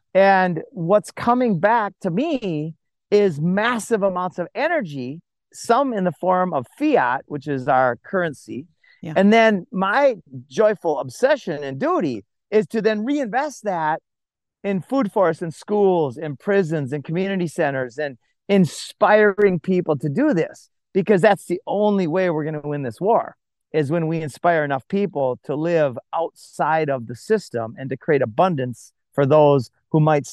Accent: Minnesota, United States; I grew up in Minnesota, so I use the word God.

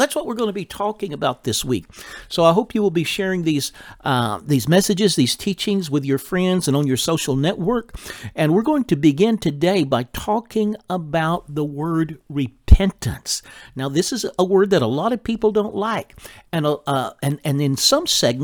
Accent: Texas, United States; Now, I grew up in North Texas, in a rural area of North Texas. We didn't call them spankings. We called it a whooping.

